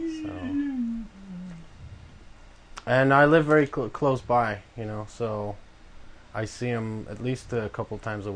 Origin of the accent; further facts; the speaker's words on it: Poland; English is a second language; now in United States; because I'm originally from Poland